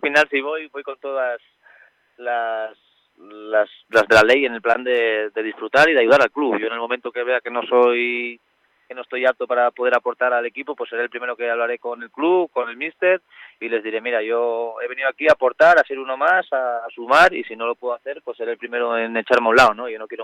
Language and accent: Spanish; Vila-real, Valencian Community, Spain; Pero yo soy de Villarreal